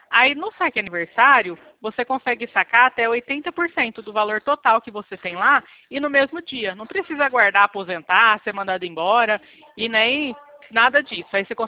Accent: São Paulo, Brazil; Sou do interior de São Paulo

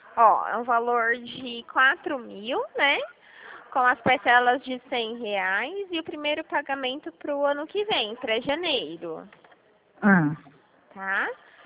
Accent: Dracena, São Paulo, Brazil; eu sou daqui de Dracena.

